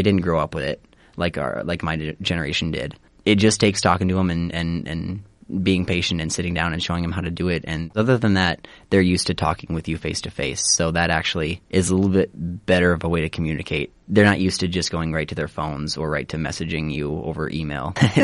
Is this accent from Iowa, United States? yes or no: yes; Sioux City, Iowa, United States; born there; now in Clive, United States; I am an Iowan. I was born in Sioux City. I currently live in Clive. It's a little town in Des Moines.